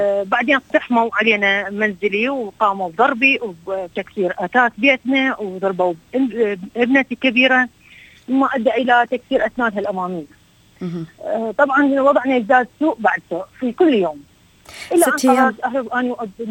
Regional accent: Iraq; now in Australia; انا لاجئه عراقيه متزوجه من سيد احمد خالد الخفاجي، عندي 3 أولاد. طبعا كنا نعاني من الاضطهاد الديني والعنصري في العراق

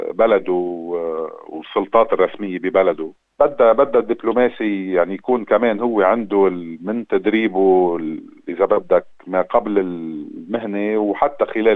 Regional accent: Tripoli, North Governorate, Lebanon; moved away as an adult; also born or lived in Sierra Leone / Morocco; بعد المغرب انتقلنا على لبنان، درست ونشأت في مدينة طرابلس بشمال لبنان. دراسة الجامعية عملتها ببيروت بالجامعة الأمريكية ببيروت

